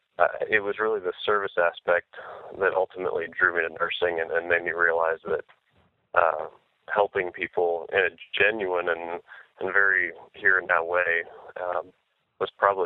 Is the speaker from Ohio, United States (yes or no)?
yes; Ohio, United States; We were living in my hometown on the west side of Ohio. We moved back to my wife's hometown of Canton on the east side.